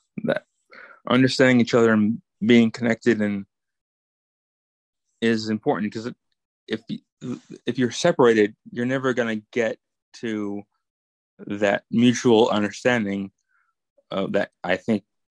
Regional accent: New York, United States; now in Las Vegas, United States; I'm from New York, but I've been in Vegas for 20 years.

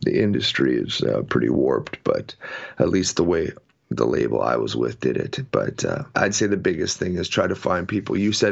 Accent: Canada; I'm Canadian

